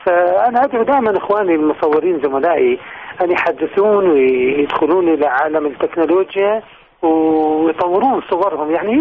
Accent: Iraq; ونفتخر بها احنا كعراقيين.

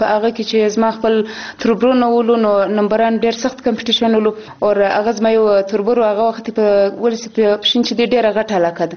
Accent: Quetta, Balochistan, Pakistan; زما پیدایش چې دی په کوټه کې دی، دلته اور په 1980 کې 15 تاریخ د مارچ کې زه داسې په کوټه کې یم.

